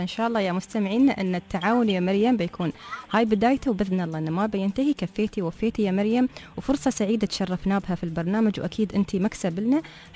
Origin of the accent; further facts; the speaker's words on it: Dubai, United Arab Emirates; عندنا في دبي